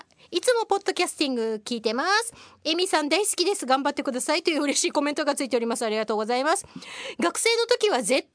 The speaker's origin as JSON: {"language": "Japanese", "region": "Kyushu", "country": "Japan", "said": "私九州の人間だからヨーグルッペって言っちゃうんだけど"}